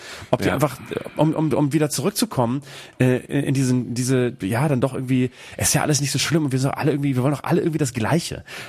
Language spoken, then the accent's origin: German; Bremen, Germany; ich mich von Fegesack entferne, gedanklich oder zeitlich von meiner Jugend da in Bremen-Nord